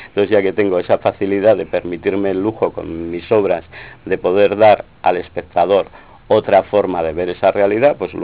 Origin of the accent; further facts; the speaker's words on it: Pamplona, Navarre, Spain; Pues soy de Pamplona